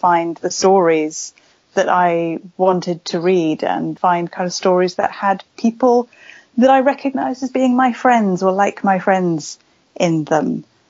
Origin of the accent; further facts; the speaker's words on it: Wales, United Kingdom; But I grew up in West Wales. It was quite, not isolated, but it was a much kind of quieter town where I grew up.